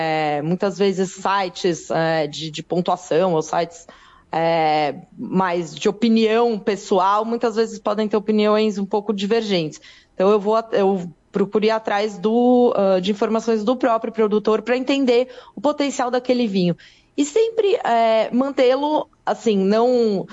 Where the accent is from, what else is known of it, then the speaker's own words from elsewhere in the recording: São Paulo, Brazil; Olha, eu moro no sul, né? Mas eu sou de São Paulo